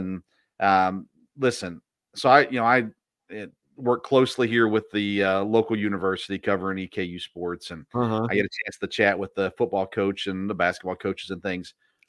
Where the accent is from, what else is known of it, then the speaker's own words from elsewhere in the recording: Nashville, Tennessee, United States; You know, I grew up in Nashville or just south of Nashville, and yet we were never really Titans fans.